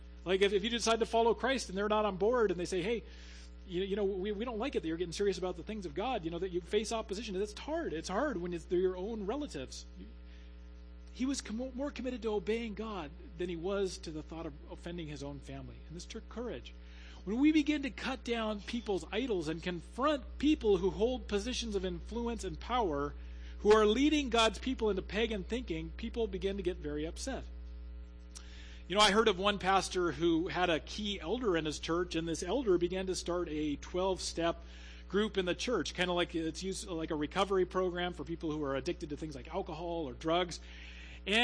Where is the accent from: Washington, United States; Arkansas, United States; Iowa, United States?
Washington, United States; Seattle; born there; I was born in Seattle, and it's tragic.